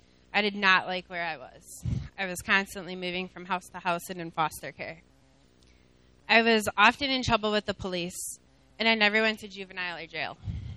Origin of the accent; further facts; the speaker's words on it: Janesville, Wisconsin, United States; I'm from Janesville.